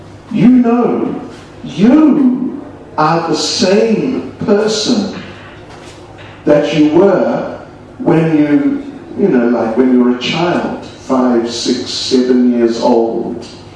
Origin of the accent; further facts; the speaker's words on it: New Zealand; That was in New Zealand. I'm from New Zealand.